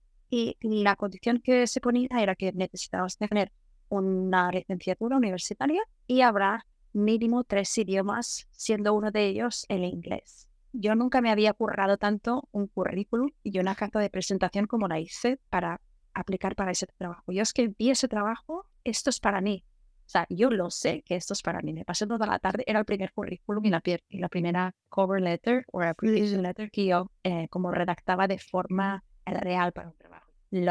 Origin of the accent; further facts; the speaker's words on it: Lleida, Catalonia, Spain; now in Norway; Yo soy nacida y crecida en Cataluña, en Lleida, pero mi padre es alemán, o era alemán, él murió ahora hace 12 años. Entonces, yo soy muy mediterránea, pero tengo esta parte un poco más alemana, un poco más nórdica.